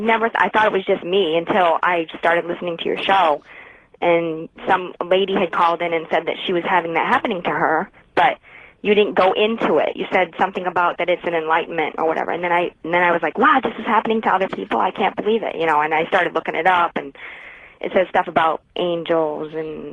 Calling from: New Hampshire, United States; New Hampshire.

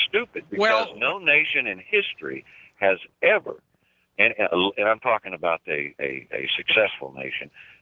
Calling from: San Antonio, Texas, United States; did I tell you … from San Antonio?

